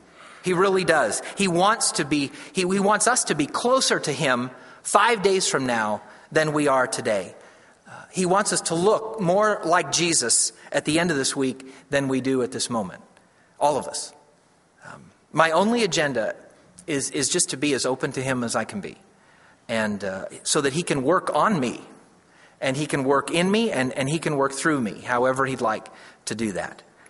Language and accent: English; Ohio, United States; now in Kentucky, United States; I've lived here in Kentucky for about 16 years, but I'm from Ohio originally.